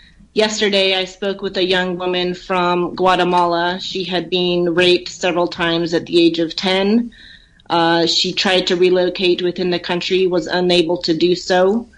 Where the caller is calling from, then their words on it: Dilley, Texas, United States; I'm actually calling from Dilley, Texas today.